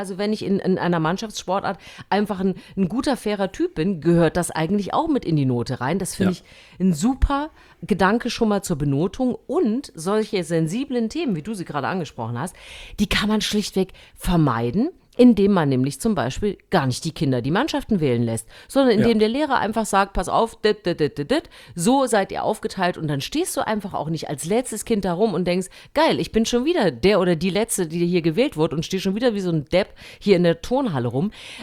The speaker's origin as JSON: {"language": "German", "country": "Germany", "tie": "born or raised there", "said": "Ich meine, ich bin ja im DDR-Sportunterricht groß geworden."}